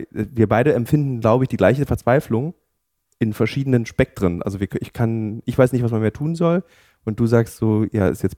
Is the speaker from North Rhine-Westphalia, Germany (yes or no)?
no; Berlin, Germany; von mir in meiner Heimatstadt Berlin.